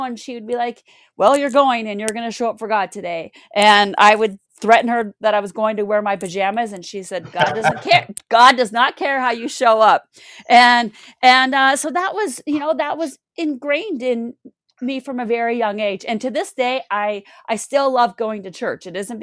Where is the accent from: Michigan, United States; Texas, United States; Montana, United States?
Montana, United States; growing up in Montana, talking about spirituality, intuition, energy wasn't a normal conversation.